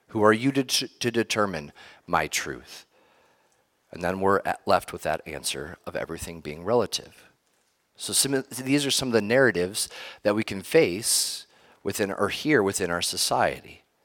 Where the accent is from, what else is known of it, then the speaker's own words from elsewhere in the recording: Ohio, United States; in Ohio, I'll just use that because I'm from Ohio, they have lots of rain, lots of rivers, lakes.